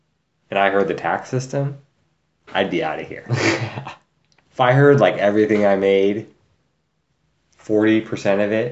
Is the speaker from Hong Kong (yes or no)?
no; Sacramento, California, United States; Sacramento's not bad, but Sacramento is we're from Sacramento.